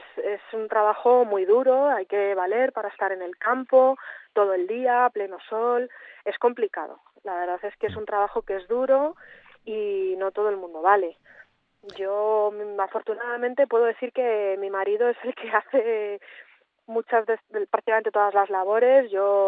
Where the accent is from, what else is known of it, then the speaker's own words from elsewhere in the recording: Madrid, Community of Madrid, Spain; now in Zazuar, Spain; Pues mira, en nuestro caso, a lo mejor te resulta curioso, pero yo soy de Madrid.